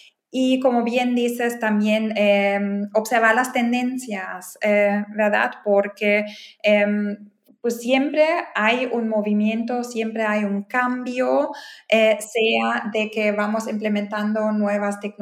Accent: Germany; Spanish is a second language; Por ejemplo, en mi país, Alemania, ahí hay mucha preocupación de parte de los consumidores por el tema de la privacidad

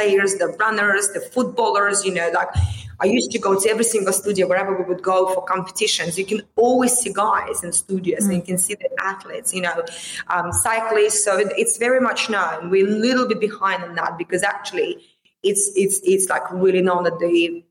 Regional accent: Russia; English is a second language; moved away

